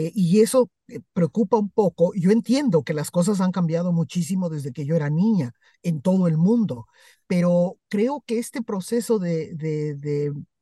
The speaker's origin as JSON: {"language": "Spanish", "region": "Mexico City", "country": "Mexico", "tie": "born or raised there", "said": "yo que crecí en la Ciudad de México"}